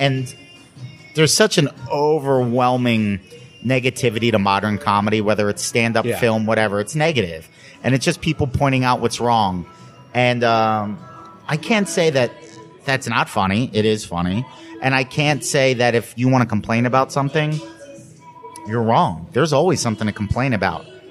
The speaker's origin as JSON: {"language": "English", "region": "East Coast", "country": "United States", "said": "I'm from the East Coast. That's what we do."}